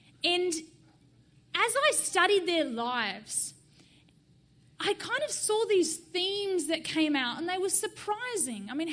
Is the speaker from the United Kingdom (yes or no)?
no; Australia; now in United States; I'm obviously not from Portland, Oregon, from Australia originally.